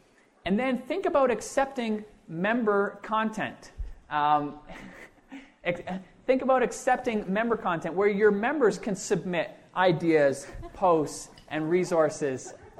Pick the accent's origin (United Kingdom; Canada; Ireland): Canada; I'm Canadian.